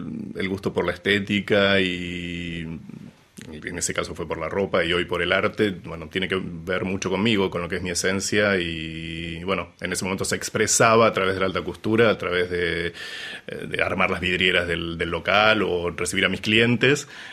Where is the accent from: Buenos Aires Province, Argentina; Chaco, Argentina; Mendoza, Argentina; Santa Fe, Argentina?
Buenos Aires Province, Argentina; Mar del Plata; born there; Cuando yo nací en Mar del Plata, fui a vivir a Buenos Aires por trabajo.